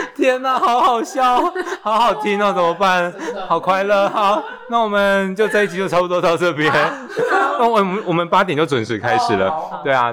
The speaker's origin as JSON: {"language": "Chinese", "country": "Taiwan", "said": "对，我们台湾人每个人血液里面都有8+9福利哦"}